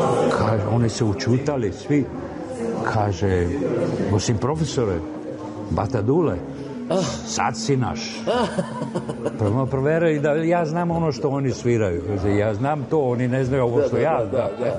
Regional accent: Belgrade, Serbia; Ja sam odrastao u Beogradu

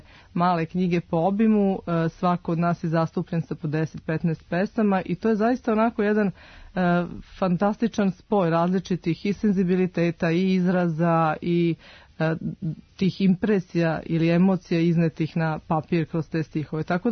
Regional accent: Požarevac, Central Serbia, Serbia; also born or lived in Smederevo; Moj rodni grad, zapravo ono što piše u ličnoj karti je Smederevo, ali je život nekako tako namestio da zapravo ja Požarevac zovem svojim gradom, s obzirom da sam tamo provela gro godina svog života.

